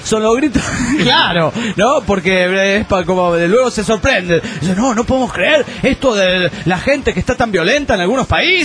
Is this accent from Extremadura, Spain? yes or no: no; Santander, Cantabria, Spain; de Santander, España.